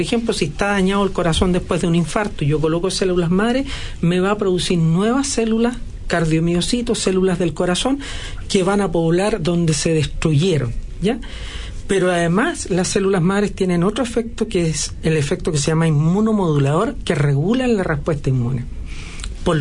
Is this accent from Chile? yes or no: yes; Chile; Tenemos las capacidades, los chilenos, de hacerlo. Yo viajé, aprendí afuera, pero lo aplico en mi país